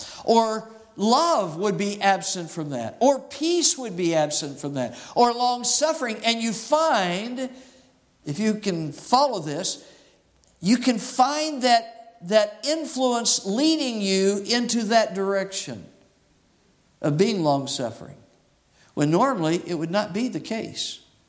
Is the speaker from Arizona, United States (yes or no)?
yes; Phoenix, Arizona, United States; Now, I grew up in Phoenix primarily. They have a lot of orange orchards.